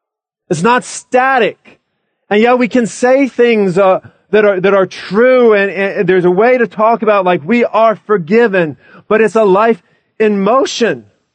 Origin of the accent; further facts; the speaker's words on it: Colorado, United States; Now, I am from Colorado. That's where I grew up for the first part of my life.